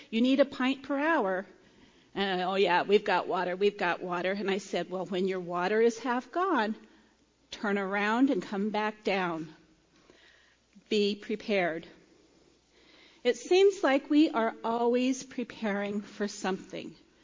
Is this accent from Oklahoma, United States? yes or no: no; Nebraska, United States; I am reminded of growing up in Nebraska.